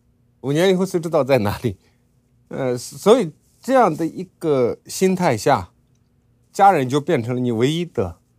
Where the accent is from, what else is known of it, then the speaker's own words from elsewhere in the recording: Tibet, China; 我们西藏我们西藏人希望大家能够团结在一起